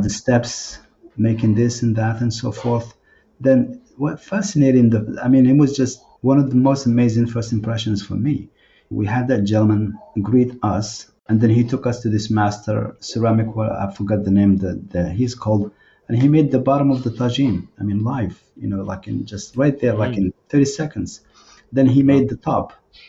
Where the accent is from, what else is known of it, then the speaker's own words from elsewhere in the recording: Marrakech, Marrakesh-Safi, Morocco; I said this to many people many times, and I am from Marrakech, but I love Fez, and who wouldn't?